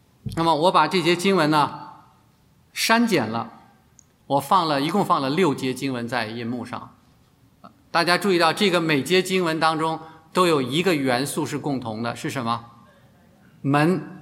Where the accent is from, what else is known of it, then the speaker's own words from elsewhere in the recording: Beijing, China; 就说我的老家北京城吧，给大家看看城墙是这样的。